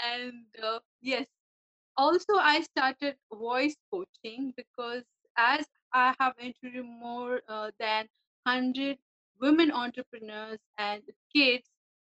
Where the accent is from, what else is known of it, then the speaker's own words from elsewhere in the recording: India; now in Dubai, United Arab Emirates; I am from India, but currently I'm residing in UAE, Dubai.